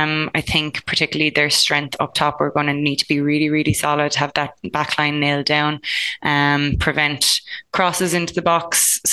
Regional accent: Ireland; we sit through a lot of difficult games as Irish football fans in the men's and the women's side.

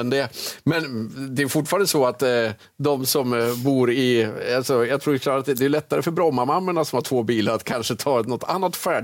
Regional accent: Jämtland County, Sweden; Men nu, eftersom jag är uppväxt i Jämtland, så ligger ju den här frågan mig och mina vänner varmt om hjärtat

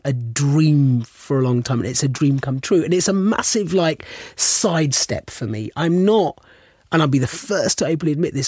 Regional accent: London, United Kingdom; I am a Londoner

